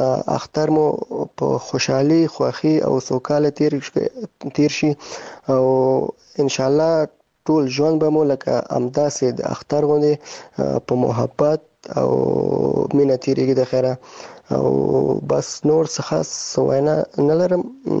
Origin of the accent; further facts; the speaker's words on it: Kabul, Afghanistan; د کابل اوسیدونکی یم